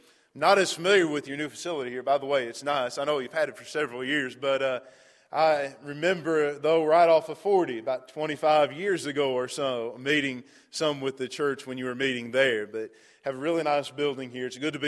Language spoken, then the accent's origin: English; Westfield, Indiana, United States; getting back up here closer to where I was born and raised in Westfield and to be back in Indiana.